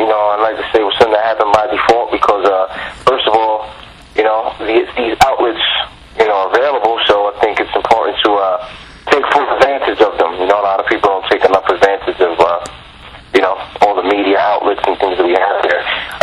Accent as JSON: {"language": "English", "town": "New York City", "region": "New York", "country": "United States", "said": "I'm from the Lower East Side of New York City. You know, wonderful place, very diverse."}